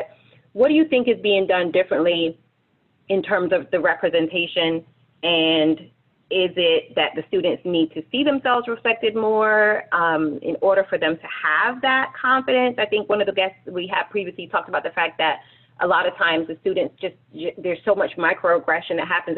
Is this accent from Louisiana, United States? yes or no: no; Florida, United States; I'm from Florida for the most part, even though I'm an immigrant and a first-generation student myself, but I went to University of Florida.